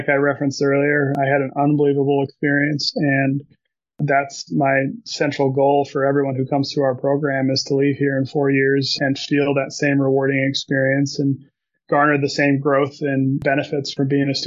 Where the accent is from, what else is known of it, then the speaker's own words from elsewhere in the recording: Salt Lake City, Utah, United States; Yeah, I grew up in Salt Lake City, Utah, and was a huge Utah Jazz fan.